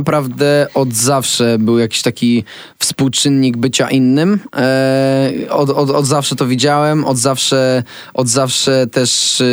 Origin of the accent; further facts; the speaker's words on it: Kraków, Lesser Poland, Poland; born there; also born or lived in Zielonki; w Zielonkach, tam gdzie mieszkam, w sensie mieszkałem, tam się nie wychowywałem, nie urodziłem, urodziłem się w Krakowie, ale później się urodziłem do Zielonek